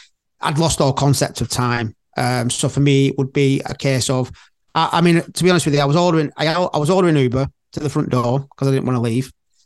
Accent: Liverpool, North West England, United Kingdom; accent: Scouse; And I know what I'm like as a Scouser. You know, I know what my family are like, who all speak Scouse.

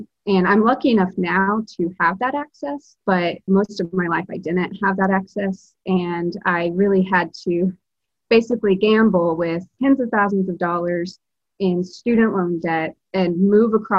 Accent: Alabama, United States; now in Massachusetts, United States; I'm originally from Alabama, but I live in Massachusetts.

